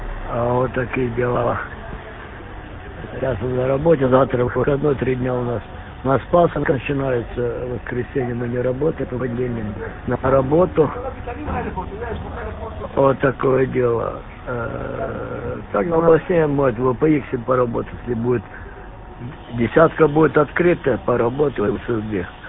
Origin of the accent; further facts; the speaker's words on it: Zhytomyr, Zhytomyr Oblast, Ukraine; born there; Я знаю, что родился в Житомире, там у вас, на Украине родился, правда я не из Житомира.